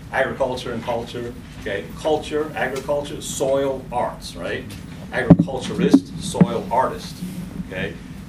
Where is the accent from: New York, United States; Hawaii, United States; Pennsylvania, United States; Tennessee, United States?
New York, United States; Heuvelton; I'm from Bittersweet Farm in Hewelton, New York, okay?